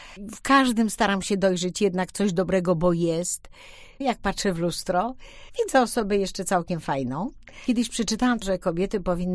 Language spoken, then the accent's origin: Polish; Wrocław, Lower Silesian Voivodeship, Poland; born there; Urodziłam się we Wrocławiu, chociaż moi rodzice, ojciec był poznaniakiem, a mama pochodziła z Kresów, ze Stanisławowa, dzisiaj to Iwano-Frankiwsk. I takie to jest wszystko wymieszane